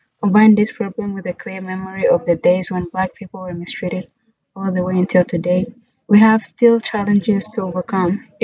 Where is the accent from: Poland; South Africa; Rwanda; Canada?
Rwanda; now in United States; Growing up in Rwanda today, living in this country and experiencing the events of the past year, my understanding of his legacy has changed.